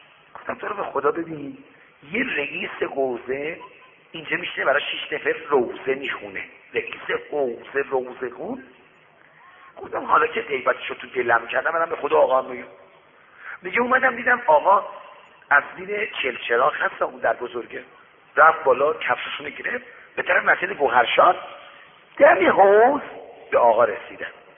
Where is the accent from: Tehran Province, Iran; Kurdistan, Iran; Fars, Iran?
Fars, Iran; Shiraz; گفت شما اهل کجا هستی؟ گفتم شیراز.